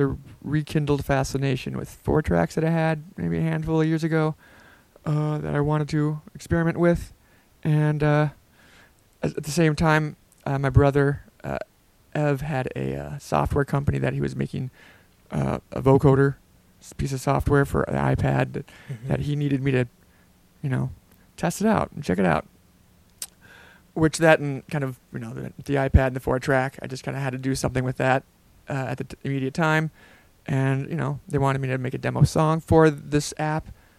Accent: Oxford, Ohio, United States; Oh, where am I from? Like, as a child, or, yeah, I guess Oxford, Ohio.

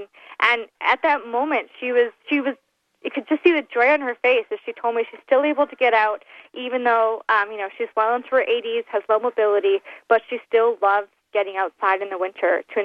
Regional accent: Canada; I'm not from Minnesota. I'm actually from Canada.

